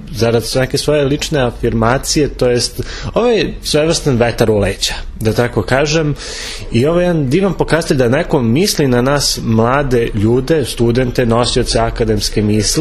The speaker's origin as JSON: {"language": "Serbian", "town": "Paraćin", "region": "Pomoravlje District", "country": "Serbia", "said": "imam 23 godine, dolazim iz Paraćina i student sam Pravnog fakulteta Univerziteta u Kragujevcu."}